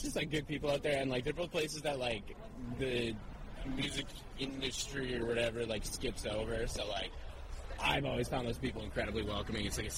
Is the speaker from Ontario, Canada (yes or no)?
no; Edmonton, Alberta, Canada; Oh, I'm from Edmonton, you know, gotta love it